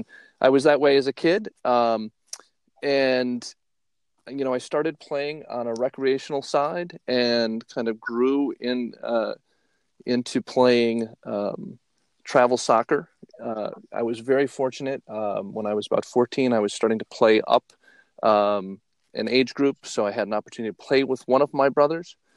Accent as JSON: {"language": "English", "town": "Green Bay", "region": "Wisconsin", "country": "United States", "tie": "born or raised there", "said": "So I grew up in Green Bay, Wisconsin, back in the 70s."}